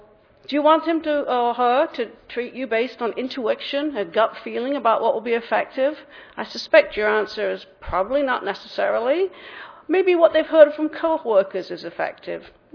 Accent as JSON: {"language": "English", "region": "England", "country": "United Kingdom", "tie": "born or raised there", "also_born_or_lived": "Massachusetts / Midwest", "moved": "yes", "lives_now": "United States", "said": "I grew up in England and then spent 5 years in Massachusetts and then back and forth in the Midwest. So England and Massachusetts are responsible primarily for the way that I talk."}